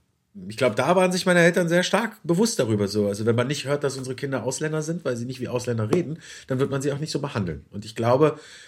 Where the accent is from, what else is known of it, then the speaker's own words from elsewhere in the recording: Berlin, Germany; born there; Ich bin gebürtiger Berliner. Meine Mutter ist Bulgarin-Griechin, mein Vater ist Italiener. Haben sich hier kennengelernt, dementsprechend bin ich auch hier geboren. Ich bin mittlerweile 38 Jahre alt